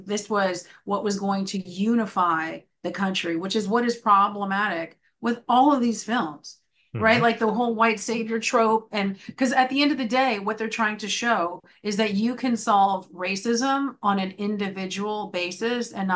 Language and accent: English; California, United States; I remember seeing him go speak at the Oakland Coliseum because I grew up in the Bay Area, right?